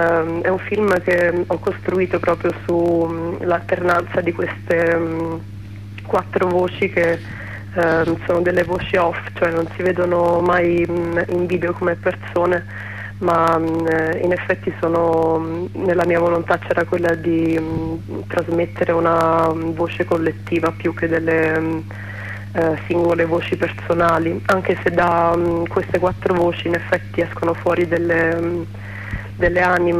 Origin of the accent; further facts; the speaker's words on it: Rome, Lazio, Italy; io sono nata e cresciuta a Roma, però non vivo a Roma più da qualche anno